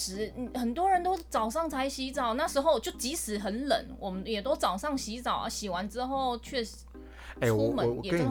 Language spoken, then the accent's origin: Chinese; Taiwan; 会不会是因为我们台湾人真的太幸福了